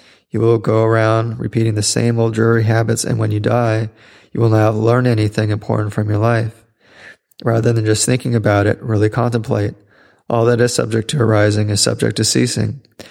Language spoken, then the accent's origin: English; United States; I was brought up in America, the land of freedom.